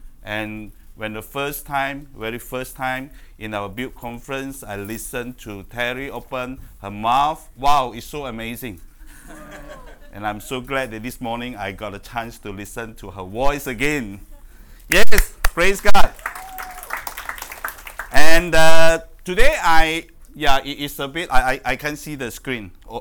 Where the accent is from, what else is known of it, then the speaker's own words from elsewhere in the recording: Malaysia; from Malaysia.